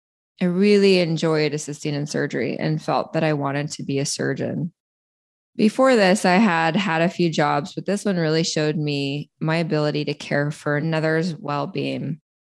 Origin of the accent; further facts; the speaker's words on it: Washington, United States; In 1976, I was born in Washington State. My mother was only 15 at the time, and thank God I had the most amazing grandparents who helped raise me.